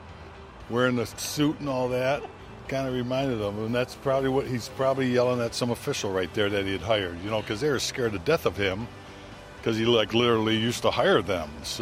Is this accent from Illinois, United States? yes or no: yes; Chicago, Illinois, United States; born there; I was born in Chicago, born to be a Bear, born to play for Papa Bear.